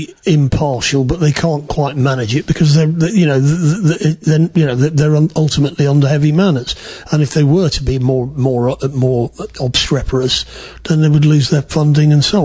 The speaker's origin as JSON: {"language": "English", "town": "Widnes", "region": "North West England", "country": "United Kingdom", "tie": "born or raised there", "said": "I was brought up in Widnes, which is on the other side of the Mersey from Runcorn, so I know it quite well."}